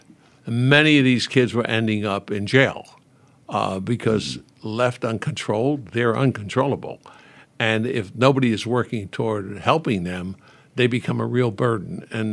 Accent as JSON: {"language": "English", "town": "Newark", "region": "New Jersey", "country": "United States", "tie": "born or raised there", "said": "Well, I grew up in Newark, New Jersey, which back in the 1920s, was a pretty great place. Poor. We lived in a fourth-floor tenement, but I loved the place."}